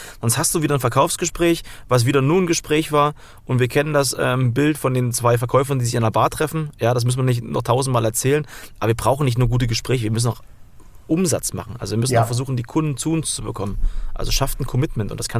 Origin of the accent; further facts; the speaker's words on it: Thuringia, Germany; Also wenn ich ab und zu mal ein halbes Bier trinke, dann merken auch alle, ich komme aus Thüringen, dann versteht mich keiner mehr.